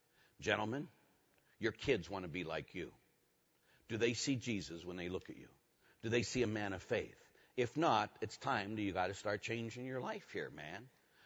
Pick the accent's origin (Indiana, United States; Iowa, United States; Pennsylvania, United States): Pennsylvania, United States; Pittsburgh; as I was growing up in Pittsburgh